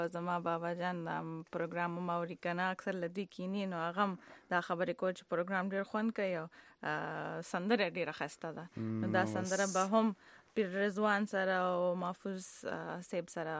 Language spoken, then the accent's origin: Pashto; Afghanistan; زه پښتنه یم ځکه دې جواب نه زه افغان یم نه زه پاکستان یم